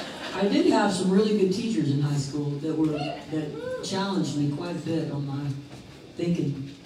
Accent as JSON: {"language": "English", "region": "Georgia", "country": "United States", "tie": "born or raised there", "said": "this is a tune about growing up in Georgia"}